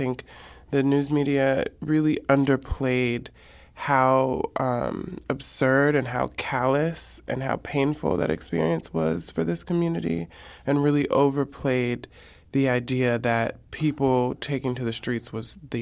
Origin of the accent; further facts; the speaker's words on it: Los Angeles, California, United States; Growing up in South Central, you see the police as, you know, not being on your side.